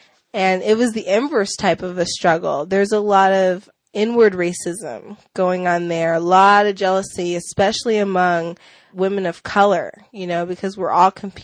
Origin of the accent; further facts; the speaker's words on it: Willits, California, United States; also born or lived in Bay Area; And I grew up in the Bay Area until I was 9 years old. Then I moved up north to Willits, where I attended Bechtel Grove Middle School in the fourth grade and graduated from Bechtel Grove and went on to Willits High School